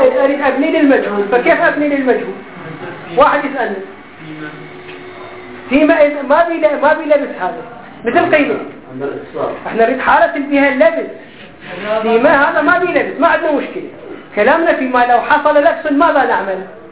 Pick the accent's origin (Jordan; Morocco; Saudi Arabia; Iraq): Iraq; إحنا عندنا في العراق